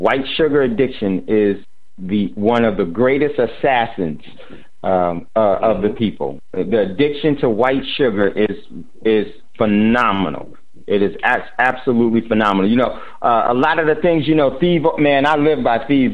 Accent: New Jersey, United States; that's what I grew up on some of that growing up in Jersey.

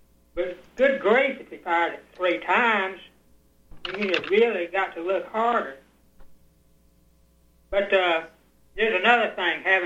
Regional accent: the South, United States; accent: Southern; Well, like Don, I have thought I've lost my southern accent. People sort of ridicule me and say, "No, you haven't."

